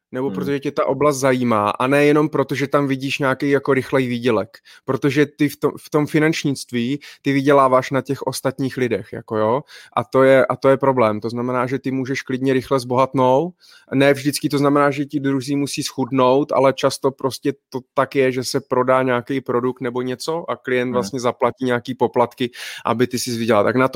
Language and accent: Czech; Brno, South Moravian Region, Czechia; já jsem z Brna, jo, takže pro mě, já můžu jít už jenom do Prahy